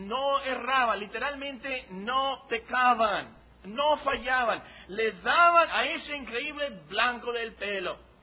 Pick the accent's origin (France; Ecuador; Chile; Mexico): Mexico; Soy mexicano, por supuesto, así que voy a hablar de los mexicanos.